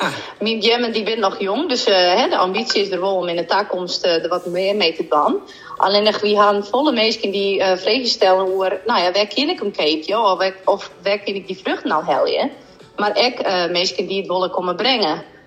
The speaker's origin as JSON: {"language": "Dutch", "town": "Assen", "region": "Drenthe", "country": "Netherlands", "said": "Ik kom uit Assen, Drentewijk, dus daar ken ik het van."}